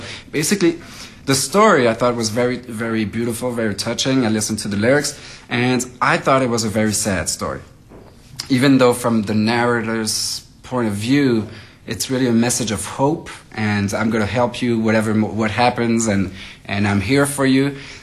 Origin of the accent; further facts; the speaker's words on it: France; now in New York City, United States; I'm a pianist. I grew up in France. I've been based in New York City now for 18 years.